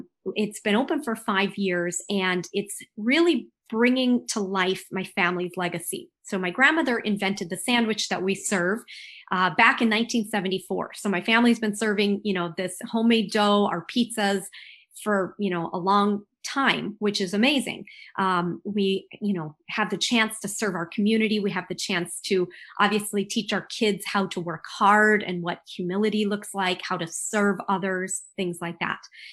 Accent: St. Paul, Minnesota, United States; I'm actually from St. Paul, Minnesota.

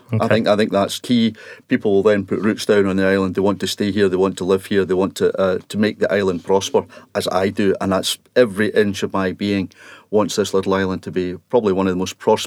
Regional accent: Alexandria, Scotland, United Kingdom; where I was brought up in Alexandria, just next to Loch Lomond.

